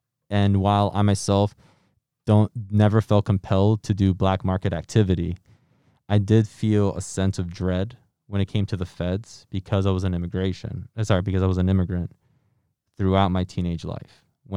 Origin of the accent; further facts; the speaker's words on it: Paraguay; now in United States; being raised in the United States, whenever I visited my home country, Paraguay